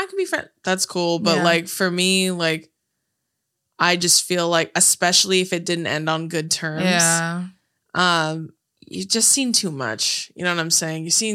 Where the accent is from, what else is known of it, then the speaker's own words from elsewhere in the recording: New York City, New York, United States; Because I'm from Queens.